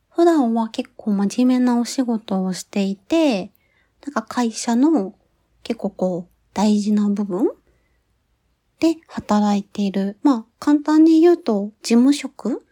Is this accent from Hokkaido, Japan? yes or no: no; Fukuoka, Japan; accent: Hakata dialect; 出身地は福岡県の博多です。皆さん博多弁はわかりますか？愛しとうよっていうとこですね。なんか最後語尾にとがつきます。